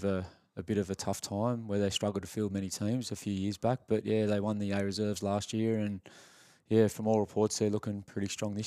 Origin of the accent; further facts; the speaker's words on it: Alexandria, New South Wales, Australia; also born or lived in Coogee / Bondi / Randwick; So I grew up at Alexandria. So when I was a real young fella, I lived in Alexandria for a while. My mum and dad split, and then my mum sort of moved around a bit, sort of Coogee, Bondi, Randwick, and my dad was at Bondi